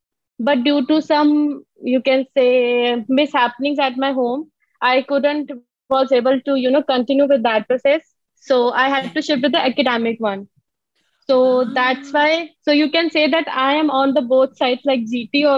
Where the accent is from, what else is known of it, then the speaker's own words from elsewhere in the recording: India; I'm from India.